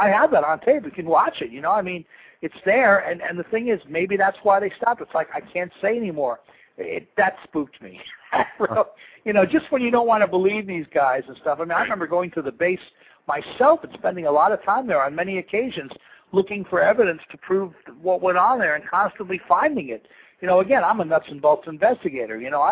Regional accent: New York, United States; I grew up on Long Island. You know, I lived in a block where there were a lot of former government people and, you know, ex-military.

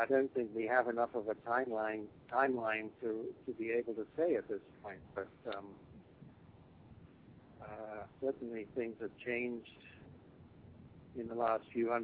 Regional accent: South East England, United Kingdom; No, southern England. I was brought up in Surrey and lived in southern England the whole of the time I was there.

